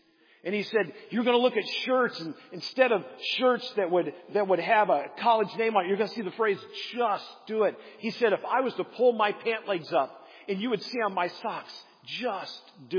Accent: Midwest, United States; I came from the Midwest, came to camp there in New York.

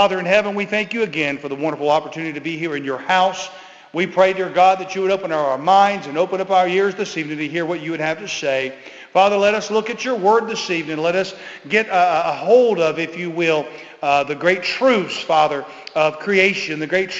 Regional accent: Florida, United States; he always taught us at our church, growing up in Florida

